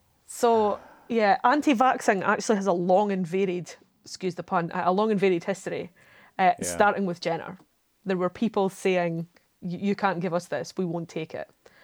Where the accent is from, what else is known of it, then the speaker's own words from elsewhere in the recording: Canada; As a Canadian, okay.